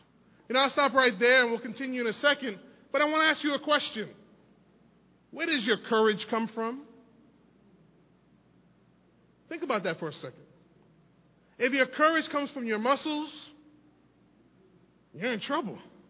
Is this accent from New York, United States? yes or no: yes; New York, United States; From my upbringing, and you all know I'm from New York, whatever